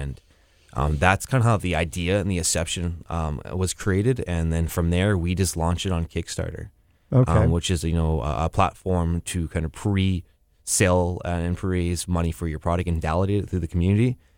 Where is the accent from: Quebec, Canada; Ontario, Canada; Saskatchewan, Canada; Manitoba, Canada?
Manitoba, Canada; Winnipeg; moved away; So myself, you're born and raised in Winnipeg, having left, been part of the innovation scene, trying different things